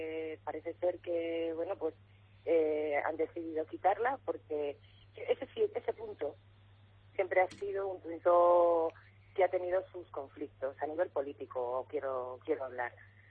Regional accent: Spain; lo hablo como vecino y como español.

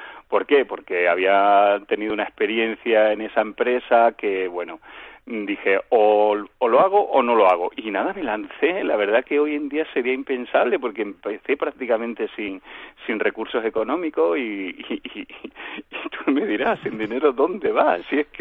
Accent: Andalusia, Spain; Yo es que soy andaluz y lo llevo como muy presente

